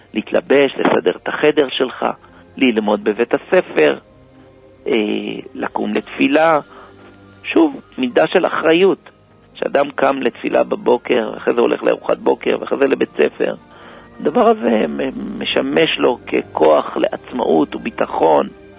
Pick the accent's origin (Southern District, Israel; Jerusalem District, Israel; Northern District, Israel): Southern District, Israel; Kiryat Malachi; born there; נולדתי בקירת מלאכי, בבית דתי. אני הכי קטן בבית.